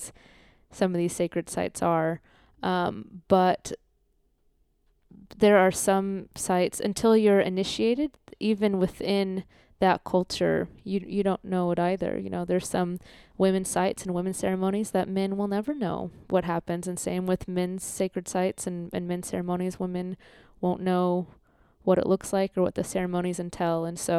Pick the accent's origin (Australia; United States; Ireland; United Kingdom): Australia; because we're Australian